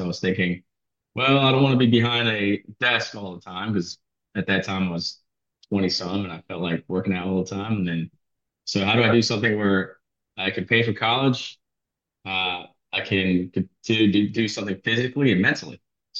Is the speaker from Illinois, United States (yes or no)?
no; Maryland, United States; Born and raised in Montgomery County, it's in Montgomery County Public Schools. Decided to go to college at UMBC. Came from a small family, immigrant family, basically.